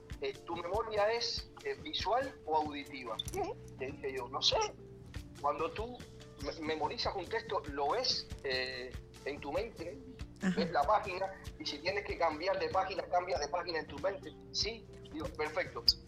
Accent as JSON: {"language": "Spanish", "region": "Havana", "country": "Cuba", "said": "Yo soy cubano y habanero, como tú dices, de pura cepa, esté donde esté."}